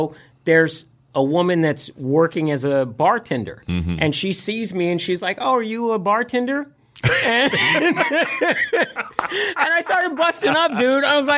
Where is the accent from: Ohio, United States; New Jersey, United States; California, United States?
California, United States; and I grew up in Northern California, and my father was a Muslim, and my mom was Catholic